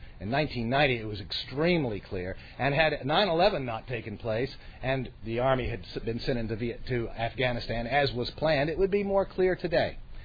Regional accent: Canada; moved away as an adult; now in United States; when I was born in the United States, but then my parents moved to Canada, and I went to school in Canada. And then for graduate school, I came down here

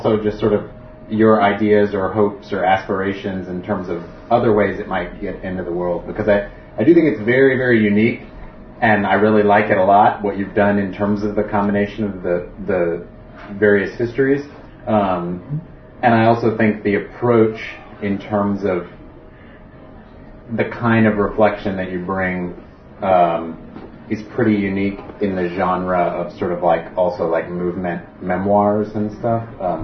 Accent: Chicago, Illinois, United States; I'm from Chicago.

